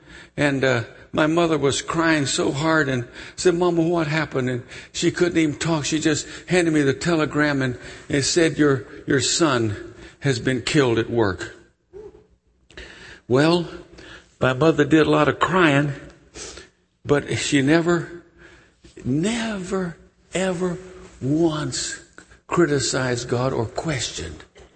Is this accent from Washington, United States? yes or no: no; Connecticut, United States; also born or lived in North Carolina; I was from Connecticut, but I spent 12 years in North Carolina, and then we went back to where I was from when I was 13.